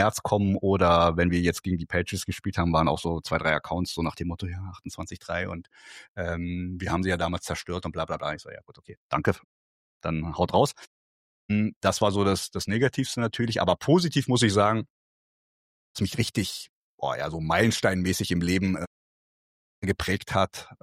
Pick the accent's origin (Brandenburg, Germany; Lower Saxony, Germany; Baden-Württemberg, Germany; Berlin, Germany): Berlin, Germany; ich als Berliner